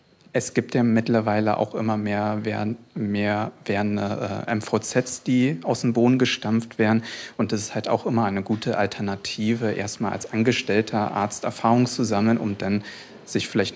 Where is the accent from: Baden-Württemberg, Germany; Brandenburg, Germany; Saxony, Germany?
Brandenburg, Germany; Neuruppin; born there; ich bin ja gebürtiger Neuruppiner, deswegen war das für mich jetzt keine schwierige Frage, ob ich auch hier in der Region bleiben möchte.